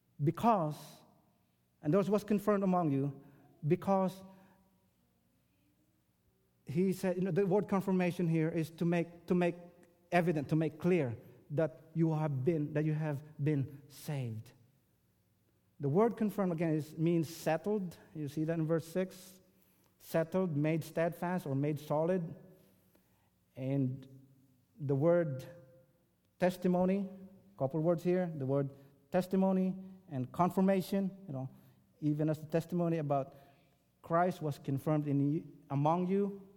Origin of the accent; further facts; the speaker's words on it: Philippines; English is a second language; And at that time, my accent was very strong. I mean, I still have this very strong accent, I think, but that time, fresh from the Philippines, it was tough to understand myself when I listened to my video.